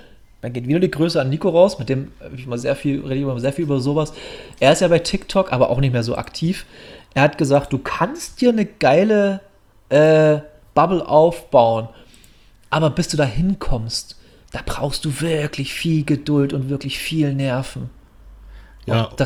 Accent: Bautzen, Saxony, Germany; ich komme aus Bautzen

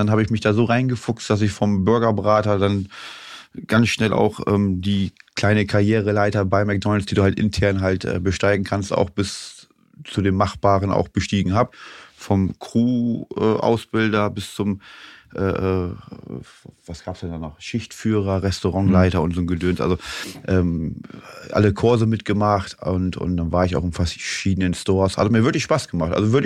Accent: Achim, Lower Saxony, Germany; Aus Achim, okay. Bei Bremen.

